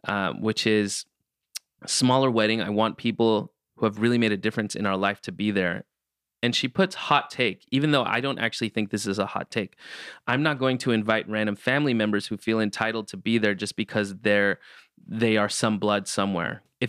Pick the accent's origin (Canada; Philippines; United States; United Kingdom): Philippines; I'm a Filipina lady.